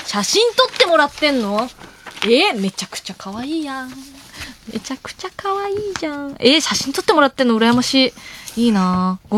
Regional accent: Tohoku, Japan; 東北出身ですって言った薄いつながりしかないこんな私なんですけど

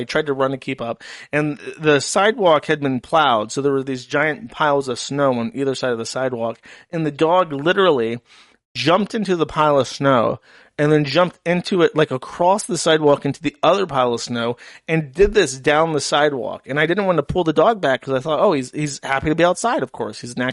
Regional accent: United States; But as an American, it just made it more awkward.

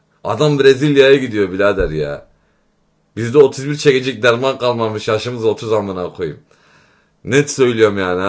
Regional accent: Suruç, Şanlıurfa, Turkey; ben de Şanlıurfa Suruçluyum ha bu arada

